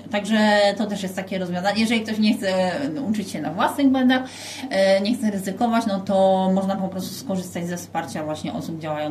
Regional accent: Silesian Voivodeship, Poland; now in Warsaw, Poland; ja akurat mieszkam w Warszawie od kilkunastu lat, ale pochodzę ze Śląska. No i jak się przeprowadziłam do Warszawy, no to musiałam właśnie się zapoznać ze wszystkim.

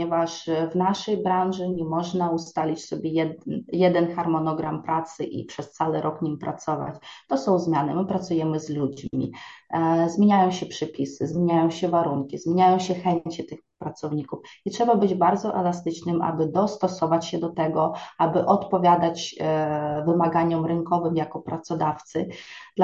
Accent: Ukraine; now in Poland; my jesteśmy Ukraińcami, którzy założyliśmy tutaj firmę

